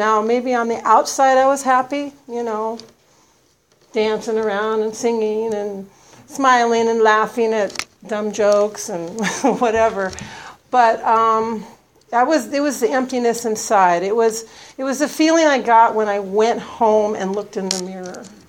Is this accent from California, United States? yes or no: yes; Los Angeles, California, United States; born there; I was born in Los Angeles. I was adopted at birth.